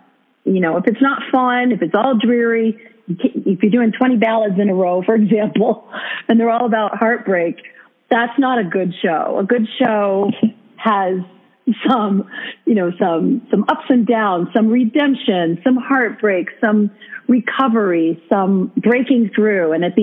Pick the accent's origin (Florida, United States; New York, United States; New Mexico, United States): New York, United States; I'm originally from New York, and I used to sing in supper clubs in New York